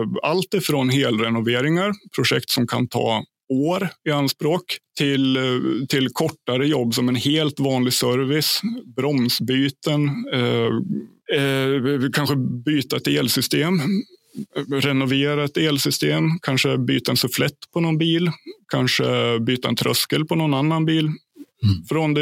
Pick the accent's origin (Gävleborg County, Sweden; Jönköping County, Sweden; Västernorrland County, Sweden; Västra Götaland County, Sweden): Gävleborg County, Sweden; Ljusdal; Min hemkommun, Ljusdals kommun. Det ligger 30 mil norr om Stockholm på ett ungefär.